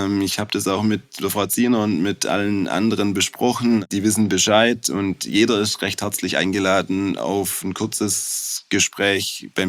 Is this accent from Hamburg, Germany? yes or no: no; Baden-Württemberg, Germany; accent: Swabian; Ich komme aus Schwaben, bin Schwabe, bin 43 Jahre alt